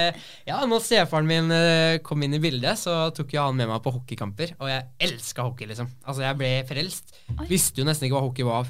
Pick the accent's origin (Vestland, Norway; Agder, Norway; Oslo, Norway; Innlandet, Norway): Oslo, Norway; now in Fredrikstad, Norway; Jeg oppvokst på Ammerud.